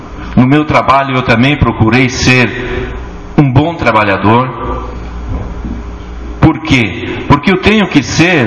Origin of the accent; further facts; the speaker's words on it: Engenho Velho, Rio Grande do Sul, Brazil; com muito orgulho, eu sou de Engenho Velho.